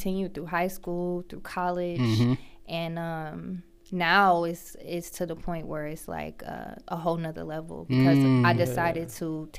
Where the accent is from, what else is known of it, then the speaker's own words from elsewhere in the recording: Cleveland, Ohio, United States; And I'm 28 and I'm from Cleveland, Ohio.